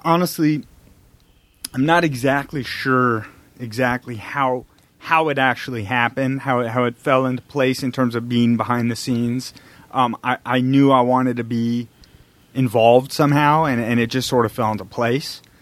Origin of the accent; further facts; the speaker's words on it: Los Angeles, California, United States; I did. Yeah, I grew up in West LA.